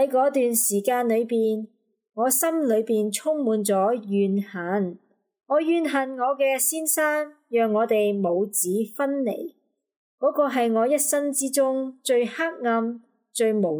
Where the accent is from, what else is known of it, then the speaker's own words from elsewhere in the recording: Nha Trang, Khanh Hoa, Vietnam; moved away as an adult; now in Georgia, United States; 今年49岁，我现居于美国乔治亚州。我的家乡就是越南雅庄。我从顺化师范大学毕业之后， 就结婚并移居了美国。